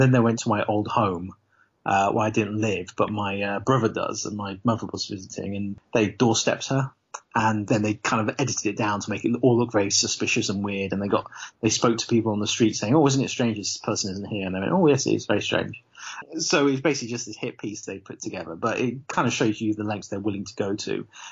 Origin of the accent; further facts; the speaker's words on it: Leicester, East Midlands, United Kingdom; They're in Leicester, which is my hometown, and they were filming something about the Diwali celebrations they have in Leicester